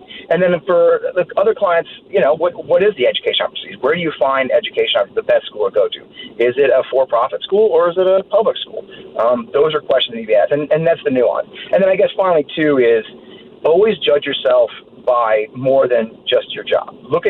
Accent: Kirkwood, Missouri, United States; I'm from Kirkwood, Missouri, right? If my home rep is Kirkwood, Missouri, I want to go back to Kirkwood, Missouri.

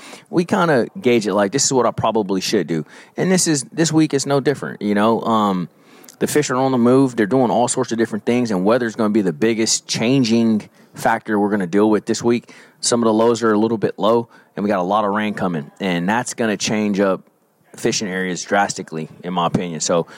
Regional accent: California, United States; now in Alabama, United States; I mean, I'm from California originally. So the California Delta is my home pond.

